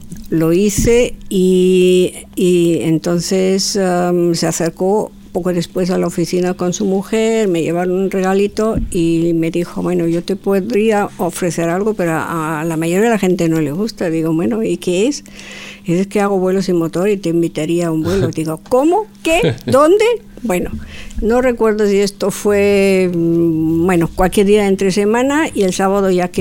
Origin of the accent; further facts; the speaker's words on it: Bavaria, Germany; Spanish is a second language; now in Spain; Luego ya me vine a España y solamente podía volar algunas veces cuando estaba de vacaciones en mi tierra y después. Y así, pues la verdad, como luego desplazaron el aeródromo donde volaba a bastante más distancia de Múnich